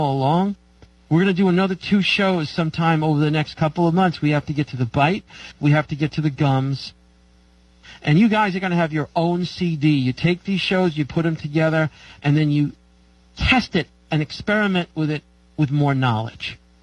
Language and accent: English; New York, United States; I'm tired of the clouds, but I'm from New York, so that's a slanted opinion.